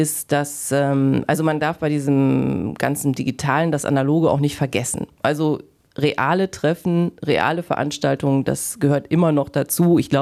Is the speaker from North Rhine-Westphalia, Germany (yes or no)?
yes; Wehe, North Rhine-Westphalia, Germany; also born or lived in Bielefeld; also ich komme ja auch von hier, also aus Wehe, beziehungsweise ich komme wirklich ganz aus dem Norden, zwischen Wehe und Stroen.